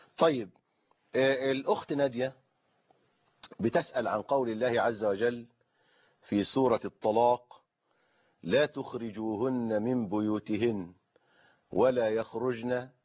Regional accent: Egypt; حتى كده يا أخوانا الناس عندنا في مصر في الريف وفي الحضر يقولوا إيه

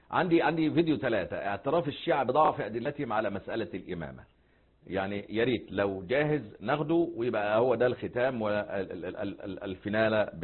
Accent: Egypt; هذا يعني عندنا في مصر مثلا يقول لك خاف من النقرة وقع في ضحطيرة

